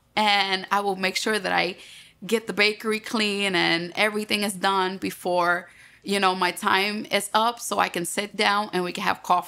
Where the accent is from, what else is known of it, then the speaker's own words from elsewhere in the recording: Puerto Rico; Since I was born and raised in Puerto Rico, you know, it was four of us plus my mom and dad.